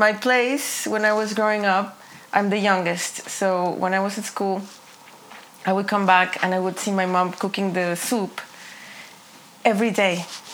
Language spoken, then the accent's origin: English; Mexico City, Mexico; also born or lived in Banff; now in Ottawa, Canada; I'm 42. I'm from Mexico City. And I've been living in Ottawa for 11 years. Actually 10 years, because the first year we lived in Banff.